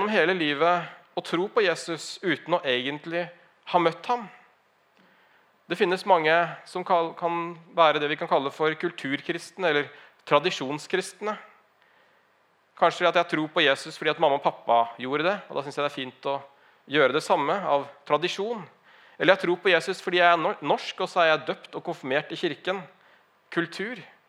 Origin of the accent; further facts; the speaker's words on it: Larvik, Vestfold, Norway; vi reiste fra hjembyen min Larvik for å spille fotballcup i Moss.